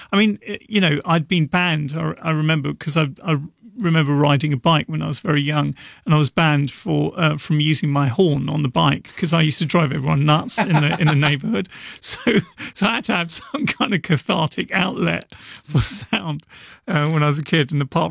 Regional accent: Rochester, South East England, United Kingdom; I grew up in Rochester in Kent

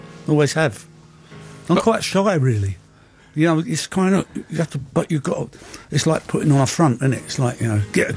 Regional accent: Chiswick, London, United Kingdom; also born or lived in Shepherd's Bush; It was a house we grew up in Chiswick. I lived there from the age of 11. I moved from Shepherd's Bush to Chiswick.

